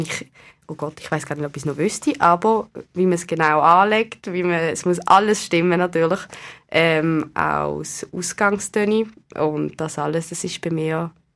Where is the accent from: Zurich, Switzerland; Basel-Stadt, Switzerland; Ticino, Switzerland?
Basel-Stadt, Switzerland; Basel; der Vergleich zu anderen Kantonen, dass einfach ich mich als Baslerin mega glücklich schätze.